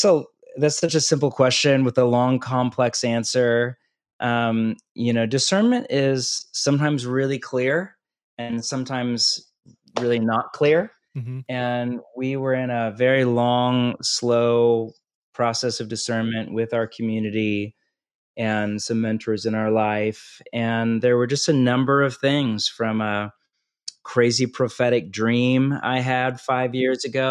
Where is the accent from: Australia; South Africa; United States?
United States; California; I'm from California, you know, always had intended to come back to California for the second half of my life, if possible.